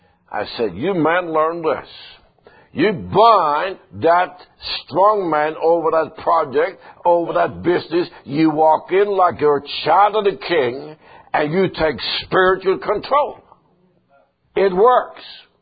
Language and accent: English; Sweden; I was born in Sweden, and we had a lot of traditions. No one explained to me when I was growing up why we had these different traditions. So, this is the way it was. I was raised in that.